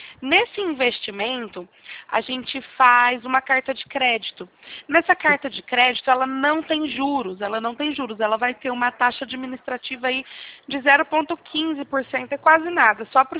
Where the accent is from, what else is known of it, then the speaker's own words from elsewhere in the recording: Bebedouro, São Paulo, Brazil; Sim, sou de Bebedouro